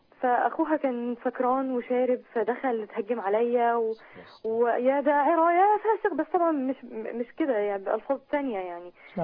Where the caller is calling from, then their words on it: Alexandria, Alexandria Governorate, Egypt; دلوقتي أنا من اسكندرية